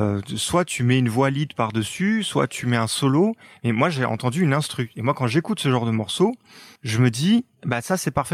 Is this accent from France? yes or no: yes; France; donc chez nous en France